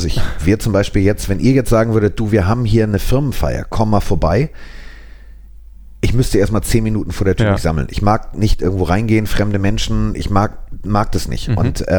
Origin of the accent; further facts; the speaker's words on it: Hamburg, Germany; also ich bin ja Hamburger und somit auch HSV-Fan.